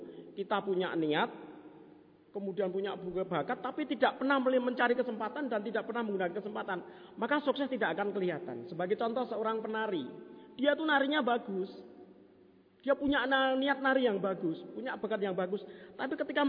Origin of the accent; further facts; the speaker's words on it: Java, Indonesia; satu hal kita sebagai orang Jawa adalah bagaimana kita mengeroi usaha kita.